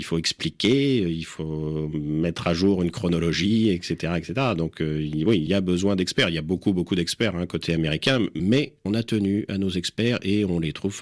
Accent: France; en tant qu'Européen, en tant que Français

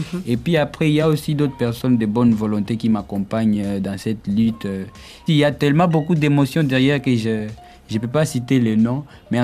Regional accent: Goma, North Kivu, DR Congo; je ne suis pas de Kinshasa. C'est vrai que tous nos artistes connus viennent tous de Kinshasa. Mais moi, je viens de Goma, de l'Est de la République.

